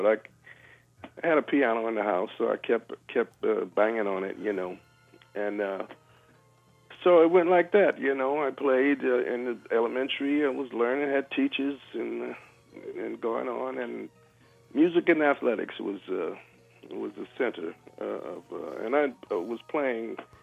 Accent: Chester, Pennsylvania, United States; and I grew up in the Philadelphia area, place outside of Philly, a satellite of Philadelphia, Chester.

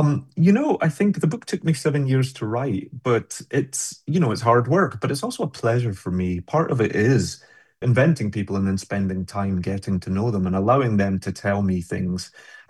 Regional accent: Glasgow, Scotland, United Kingdom; certainly growing up in Glasgow, there was a really close juxtaposition between tragedy and comedy.

